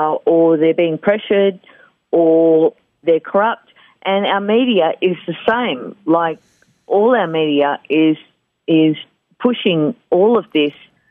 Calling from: Blue Mountains, New South Wales, Australia; I'm calling from the Blue Mountains in Sydney, Australia.

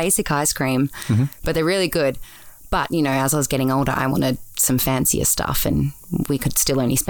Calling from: Sydney, New South Wales, Australia; So I'm in Sydney.

